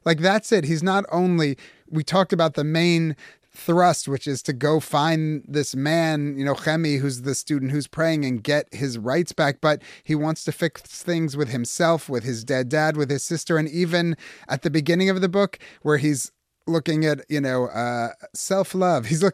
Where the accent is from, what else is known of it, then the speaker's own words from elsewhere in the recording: United States; So I grew up in America feeling so Jewish.